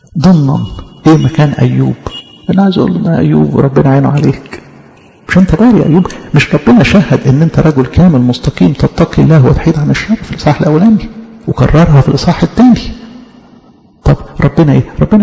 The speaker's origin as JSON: {"language": "Arabic", "country": "Egypt", "said": "ضربة دي تعبير يعني احنا نفهمه كمصريين لكن ممكن حد تاني يسمعنا مش مصري ما يفهمش"}